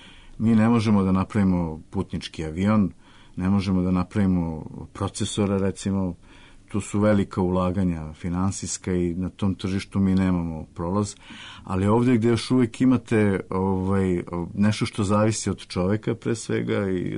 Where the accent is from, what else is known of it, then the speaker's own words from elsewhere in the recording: Smederevo, Podunavlje District, Serbia; U mom rodnom gradu Smederevu